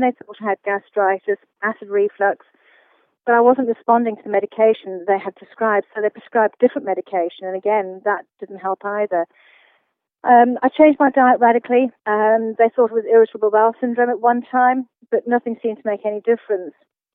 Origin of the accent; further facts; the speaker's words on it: Portugal; also born or lived in Zimbabwe; I grew up mainly in Portugal. I grew up in Zimbabwe and Southern Africa.